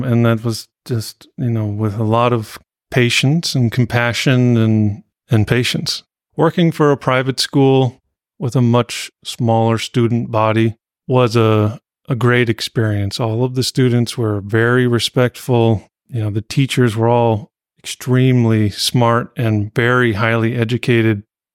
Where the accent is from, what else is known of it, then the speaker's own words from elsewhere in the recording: Reno, Nevada, United States; I grew up in Reno and went to Truckee Meadows Community College for one quarter.